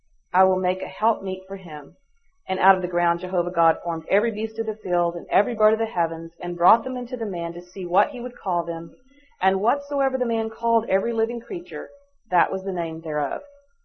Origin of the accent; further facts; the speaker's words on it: Texas, United States; I'm from Texas, and that's good enough.